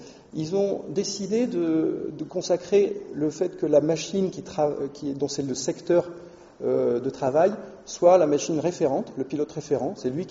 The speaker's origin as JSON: {"language": "French", "country": "France", "said": "chez nous en France"}